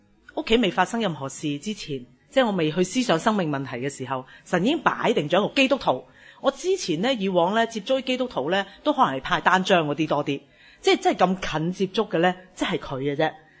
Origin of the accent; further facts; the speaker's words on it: Chaozhou, Guangdong, China; 就同我都系潮州人咁样。咁我都讲，就系佢唯一一个识听我讲潮州话嘅啫。咁嗰阵时未信主前咧，就我养母啦。咁我每日同佢讲电话都系讲潮州话嘅。